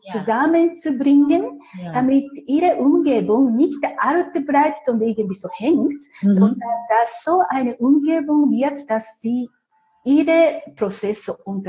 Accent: Japan; German is a second language; moved away as an adult; now in Switzerland; Also ich bin, wie gesagt, in Japan geboren, in Japan aufgewachsen.

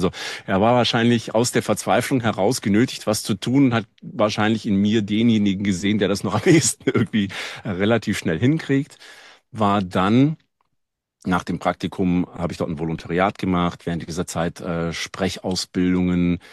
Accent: Baden-Württemberg, Germany; Und wir kommen ja beiden aus dem Schworbeländle

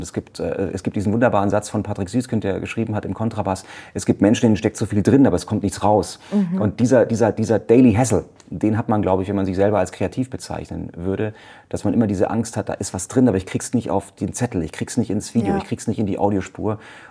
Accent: Munich, Bavaria, Germany; Und was machen wir so? Gebürtiger Münchner hier, also um die Ecke wohne ich.

